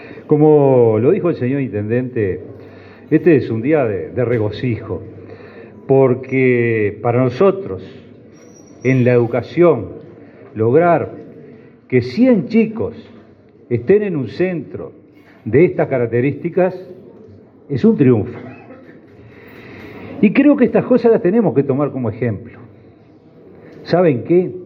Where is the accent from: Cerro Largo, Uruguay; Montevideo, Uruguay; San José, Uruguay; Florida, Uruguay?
Florida, Uruguay; yo no soy de este departamento, soy de Florida